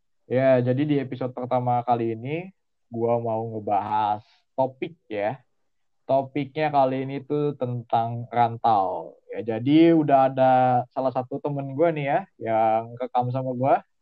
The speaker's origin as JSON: {"language": "Indonesian", "town": "Bogor", "region": "West Java", "country": "Indonesia", "tie": "born or raised there", "lives_now": "Malang, Indonesia", "said": "kalau gue kan ada rumah di Bogor nih. Gue rumah di Bogor. Dan jadi gue udah lama tinggal di Bogor, gede di Bogor juga. Dan gue juga kuliah di Malang nih ya"}